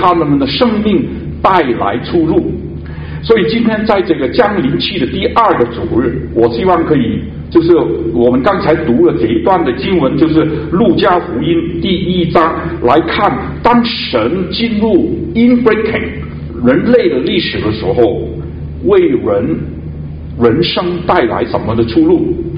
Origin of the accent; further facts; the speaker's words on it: Guangdong, China; 就是我们广东人就说，就想到头都大了